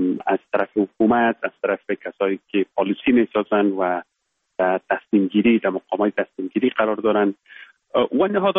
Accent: Baghlan, Afghanistan; moved away as an adult; also born or lived in Kabul / England; ما در ولایت بغلان متولد شدیم، یک از ولسوالی‌هایش خوست و فرنگ نام داره.

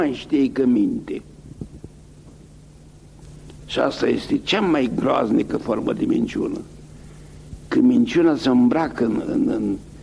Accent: Romania; Eu am vrut să mă întorc în România, mânat de cele mai simple instincte. Să se regăsești vatra, să vezi de unde vii și să te bucuri că știi cărui pământ aparții.

